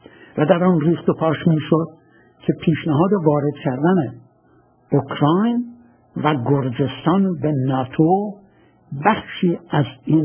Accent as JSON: {"language": "Persian", "country": "Iran", "moved": "yes", "lives_now": "Moscow, Russia", "said": "من خودم ایرانی هستم که شهروند روسیه شدم. سالهاست که در مسکو زندگی میکنم"}